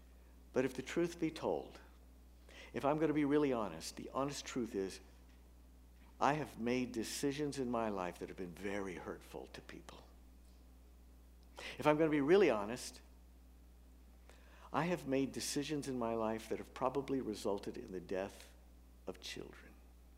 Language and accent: English; Acton, Indiana, United States; because I grew up in Acton, Indiana, out in the sticks, where we would have said Les Miserables rather than Les Miserables.